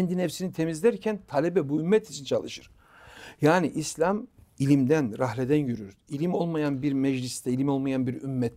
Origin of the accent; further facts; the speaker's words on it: Rize, Turkey; Rize'de yaşıyorum. Rize'de doğdum. İlmimin ekseriyetini Rize'de tahsil ettim.